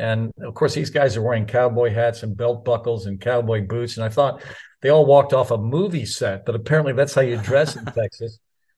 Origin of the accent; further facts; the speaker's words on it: Mumbai, Maharashtra, India; born there; also born or lived in Lewisburg, North Carolina; I was born in Bombay, India. And basically my background is every 3 years we would move. My dad would get transferred to different countries and different cities.